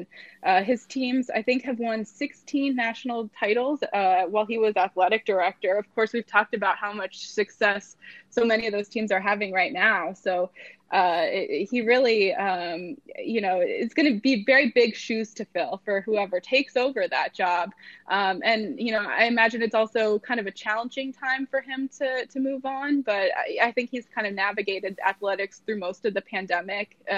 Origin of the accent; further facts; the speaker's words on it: Tampa, Florida, United States; I am from the Tampa Bay area